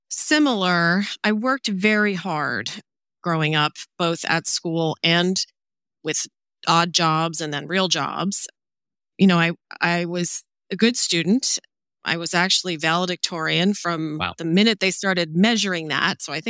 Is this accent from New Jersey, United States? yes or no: yes; New Jersey, United States; So I guess just as a quick description, I grew up in New Jersey and I was an only child, but I was part of a large Italian family, so extended large Italian family.